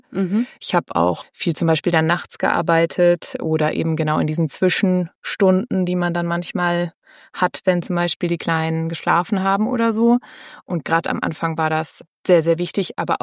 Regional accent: Mainz, Rhineland-Palatinate, Germany; Also, ich bin eine Mainzer Autorin.

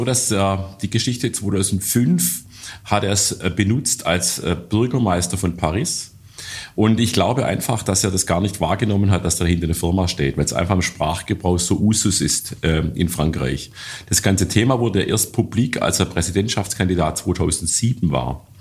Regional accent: Winnenden, Baden-Württemberg, Germany; Ich bin hier geboren, in Winnenden. Also Stuttgart formal, aber aufgewachsen in Winnenden. Also da, wo Kärcher ist. Ich habe in Stuttgart studiert

